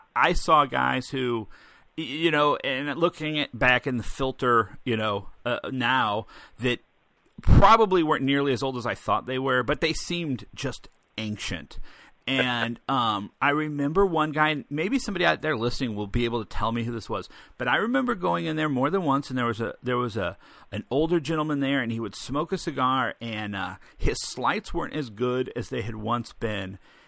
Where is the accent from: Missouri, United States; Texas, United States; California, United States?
Missouri, United States; St. Louis; So you spent some time here in my hometown of St. Louis